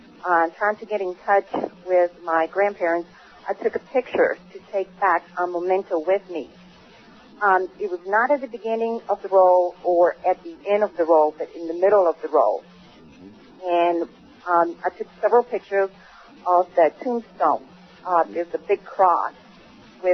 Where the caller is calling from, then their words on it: El Paso, Texas, United States; I'm calling from El Paso, Texas.